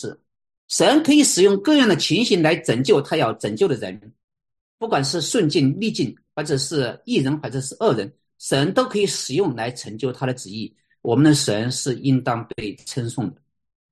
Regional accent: Sichuan, China; accent: Sichuan Mandarin; 我这个方言是不标准的四川普通话

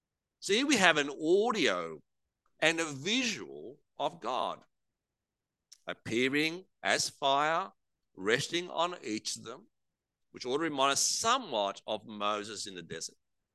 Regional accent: Australia; accent: Australian; not just Australian English, it was Bogan English. They were from Canberra. It was strange to hear my mother tongue, quite comforting and reassuring.

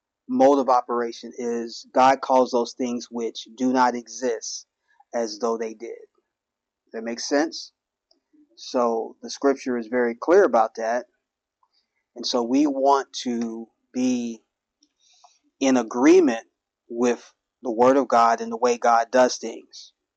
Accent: Cincinnati, Ohio, United States; when I was growing up in Cincinnati, there was three buses that came up Reading Road

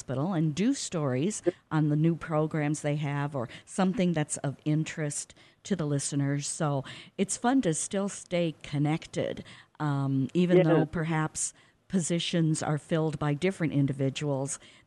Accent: Sioux City, Iowa, United States; But I'm a product of my growing up in Sioux City, so it will probably always be St. Vincent.

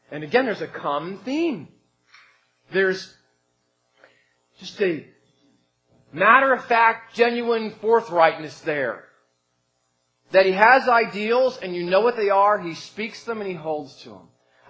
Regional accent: New Jersey, United States; Growing up on the East Coast of New Jersey, I think Atlantic City.

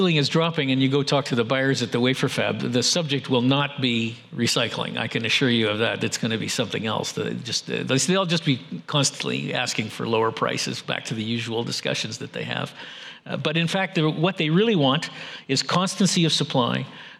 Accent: Canada; the fact that I'm from Canada

